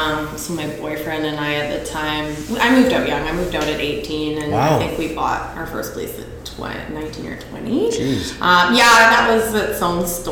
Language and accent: English; South East England, United Kingdom; I grew up in Surrey.